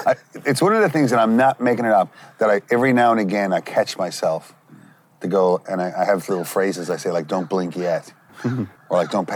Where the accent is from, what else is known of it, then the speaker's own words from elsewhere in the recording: Petty Harbour, Newfoundland and Labrador, Canada; Being, if I could say one word about growing up in Petit Harbour when I was a kid, was busy.